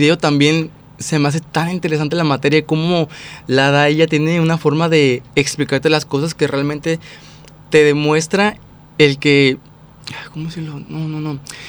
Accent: Tampico, Tamaulipas, Mexico; yo no soy de aquí, yo soy de Tamaulipas, soy de Tampico, Tamaulipas

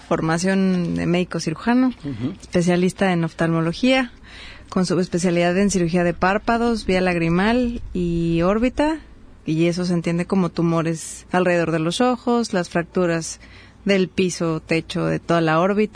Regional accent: Mexico City, Mexico; Yo soy de Ciudad de México, ahí nací, ahí crecí

